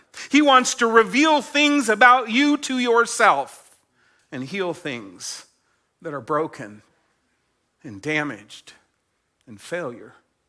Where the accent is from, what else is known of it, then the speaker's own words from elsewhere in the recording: Winston-Salem, North Carolina, United States; also born or lived in Australia; We came home from Australia. My parents had been missionaries there. We settled in Winston-Salem. I went to high school, and then I went to college.